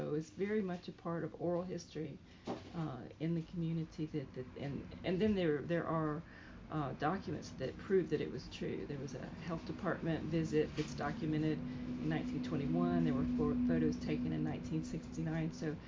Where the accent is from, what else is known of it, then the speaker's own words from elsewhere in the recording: Mississippi, United States; And I'm from Mississippi, and it took me a while to figure out a story that was the one I wanted to tell about my home.